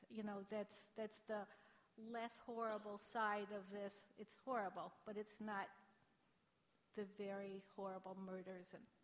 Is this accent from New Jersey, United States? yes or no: yes; Montclair, New Jersey, United States; Okay. Hi, Marjorie. … from Montclair, New Jersey.